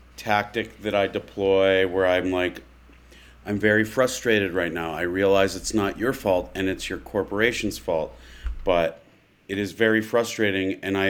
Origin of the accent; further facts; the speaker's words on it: Midwest, United States; I grew up in the Midwest